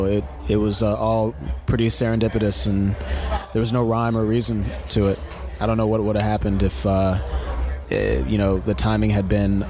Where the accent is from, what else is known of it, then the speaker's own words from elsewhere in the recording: Columbia, Maryland, United States; now in Los Angeles, United States; moved to LA just because it was closer to the suburban vibe of where I grew up in Columbia, Maryland